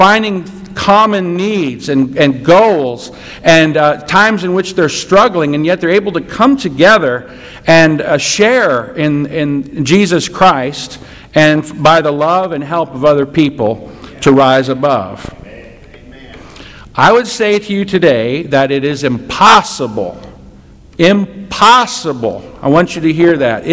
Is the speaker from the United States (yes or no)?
yes; Midwest, United States; So to me, when I think of that, growing up in the Midwest here, I think of a tornado.